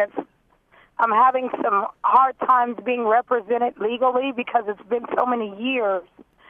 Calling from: Colorado, United States; I'm calling from Colorado.

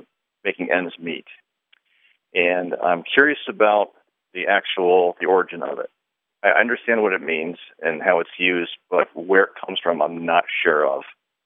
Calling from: Vermont, United States; Calling from Broad Road, Vermont.

